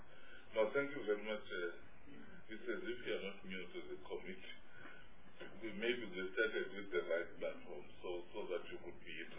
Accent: Eastern Cape, South Africa; And I'll register as if I'm from Gauteng, yet I'm from Eastern Cape

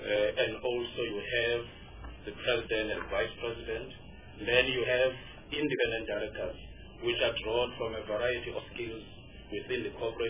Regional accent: North West, South Africa; I'm from the Northwest.

